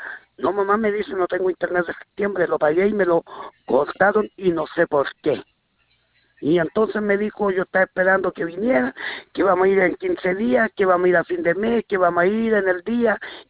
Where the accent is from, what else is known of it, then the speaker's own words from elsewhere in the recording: Santiago, Santiago Metropolitan Region, Chile; Yo soy de acá de Santiago y ella es la de Lampa.